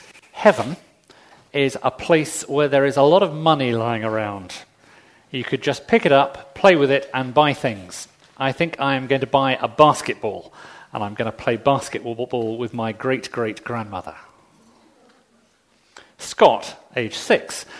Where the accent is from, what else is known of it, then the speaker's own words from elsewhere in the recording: England, United Kingdom; born there; am now 47, so I reckon I've got another 30 years before I beat the odds. Actually, I might get another year because I was born in England.